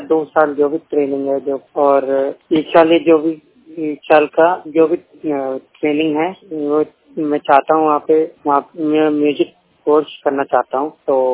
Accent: Chhapra, Bihar, India; now in Delhi, India; मैं रहता हूँ दिल्ली में और मेरा घर नागलोई है और मेरा गांव है बिहार छपरा जिला

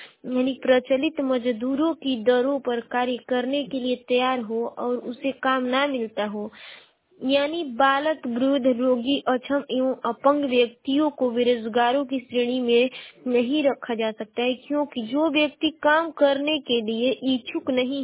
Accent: Ballia, Uttar Pradesh, India; और मैं बलिया जिले की निवासी हूँ।

